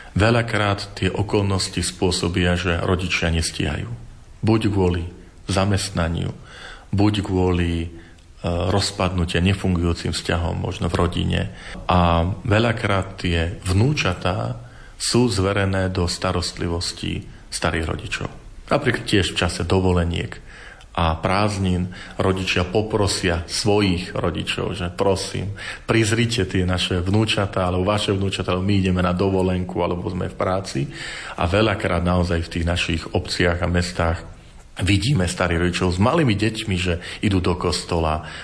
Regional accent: Medvedzie, Žilina Region, Slovakia; Ja som vyrástol na Medvedzi, len pár domov vyššie náš rodný dom stál pred maličkou kaplnkou

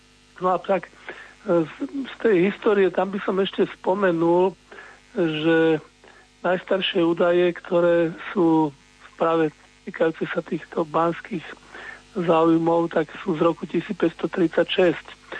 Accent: Svätý Jur, Bratislava Region, Slovakia; A práve ja som zo svätého Jura, bývam v svätom Jure

